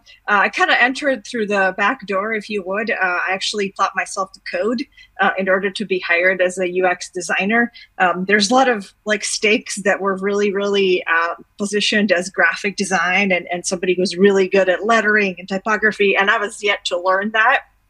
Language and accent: English; Bosnia & Herzegovina; English is a second language; I was born and raised in Bosnia